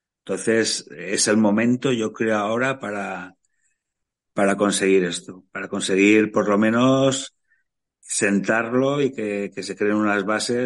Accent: Valencia, Valencian Community, Spain; hicimos una concentración importante aquí en Valencia, en mi tierra.

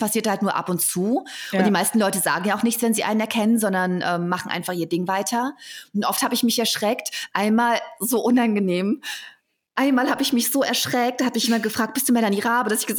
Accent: Thuringia, Germany; Ich komme aus Thüringen, ich war immer weit und breit die einzige schwarze Person

